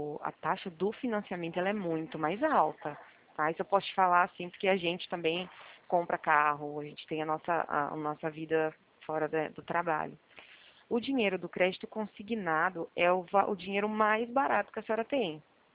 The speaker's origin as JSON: {"language": "Portuguese", "town": "Presidente Bernardes", "region": "São Paulo", "country": "Brazil", "tie": "born or raised there", "said": "Eu trabalho em Prudente, né? Mas eu moro em Bernardes. Desde pequenininha."}